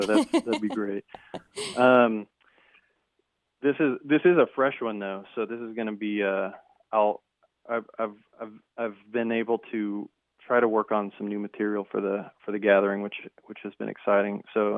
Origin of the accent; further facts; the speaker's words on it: Texas, United States; My family has a ranch in Lavaca County, Texas. I grew up in Texas